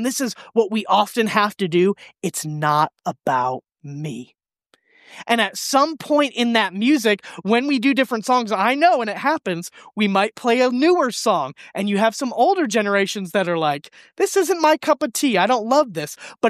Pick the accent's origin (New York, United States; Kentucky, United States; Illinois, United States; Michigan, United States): Michigan, United States; And I am from Michigan, like Colton. And this whole Southern gospel thing was not something I grew up in.